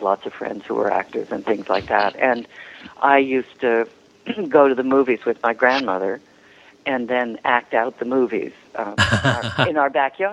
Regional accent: Oakland, California, United States; also born or lived in San Francisco; I was born in San Francisco in 1945. My dad was in the war in the Pacific, and I grew up in the Bay Area, finally we moved in the sixth grade. We moved to Oakland on Fruitvale Avenue

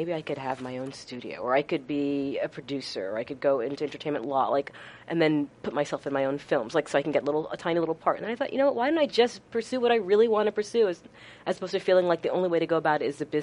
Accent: New York, United States; I did. I grew up in Westchester County.

